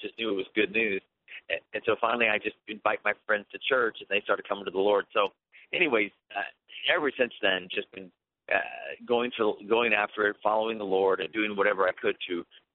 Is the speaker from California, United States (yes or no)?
yes; California, United States; Well, I was raised in California, going to dead, dry, boring churches my whole life.